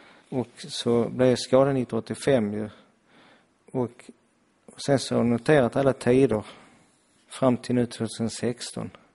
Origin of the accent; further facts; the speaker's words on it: Helsingborg, Skåne, Sweden; som är född helsingborgare och bott här 50 år.